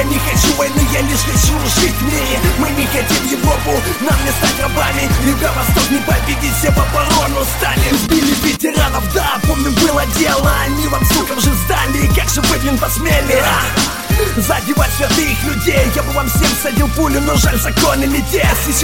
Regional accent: Donbas, Ukraine; Я с Донбасса, это город из нации

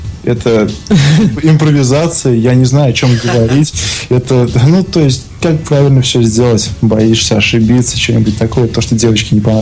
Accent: Samara, Samara Oblast, Russia; Я из Самары.

